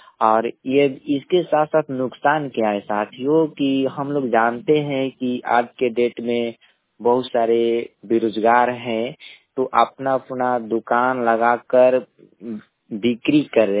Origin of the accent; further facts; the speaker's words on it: Bihar, India; मैं चिनारी प्रखंड के ग्राम पंचायत मलहीपुर के एक छोटे से गांव का रहने वाला हूं, सिंहपुर से … बोल रहा हूं।